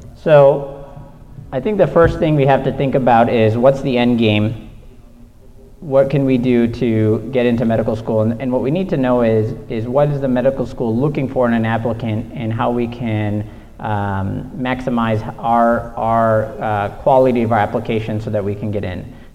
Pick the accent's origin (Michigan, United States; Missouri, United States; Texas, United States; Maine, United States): Michigan, United States; I grew up in Michigan. I went to school at the University of Michigan, then I went to actually in Atlanta, so I was at Emory University for medical school